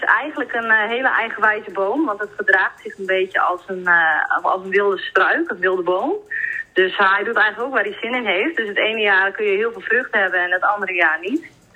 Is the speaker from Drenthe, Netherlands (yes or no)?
yes; Assen, Drenthe, Netherlands; Mijn vriend wel, want ik kom hier zelf niet vandaan. Ik kom zelf uit Assen.